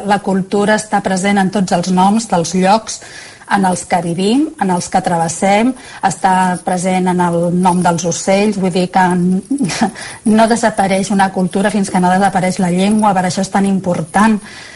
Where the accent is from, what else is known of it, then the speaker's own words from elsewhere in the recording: Catalonia, Spain; Com a catalana ho entenc millor que ningú aquí